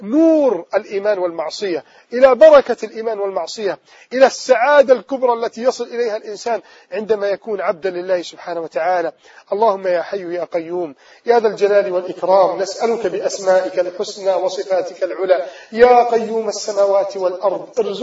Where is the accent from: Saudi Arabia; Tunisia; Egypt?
Egypt; احمي بلدنا مصر يا رب